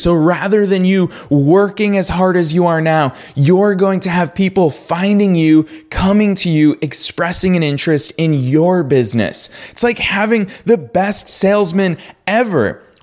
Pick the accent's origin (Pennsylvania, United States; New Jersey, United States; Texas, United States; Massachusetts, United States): Massachusetts, United States; Boston; now in Los Angeles, United States; when I first moved to Los Angeles, California. So remember, I grew up in Boston. I spent the vast, vast majority of my life in Boston, which is, let's face it, a very cold climate.